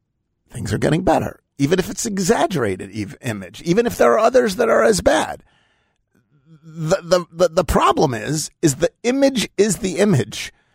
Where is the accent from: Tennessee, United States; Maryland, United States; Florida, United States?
Tennessee, United States; Memphis; I'm out there and I'll say it. I'm from Memphis.